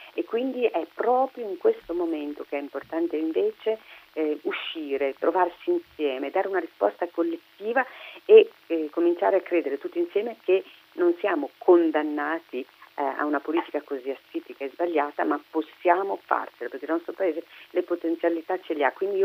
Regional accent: Emilia-Romagna, Italy; Io sono emiliano-romagnola, ma non lo è solo per la nostra regione

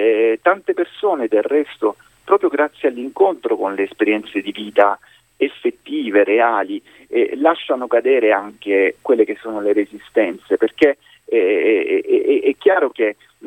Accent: Lecce, Apulia, Italy; born there; now in Rome, Italy; Io provengo dal sud Italia, sono nato a Lecce, spesso siamo a Lecce

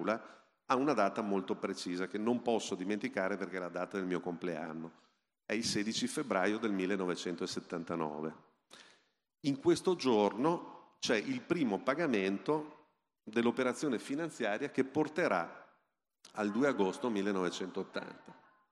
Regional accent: Venice, Veneto, Italy; mentre viaggiavo in macchina dalla mia città d'origine, anzi dal Lido di Venezia, ho fatto il Lido di Venezia

